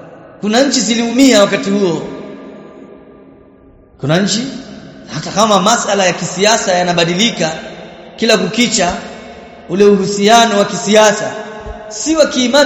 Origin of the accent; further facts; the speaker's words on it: Mombasa, Mombasa County, Kenya; si tumetoka Kisauni, zile afkari za mazingira ya Mombasa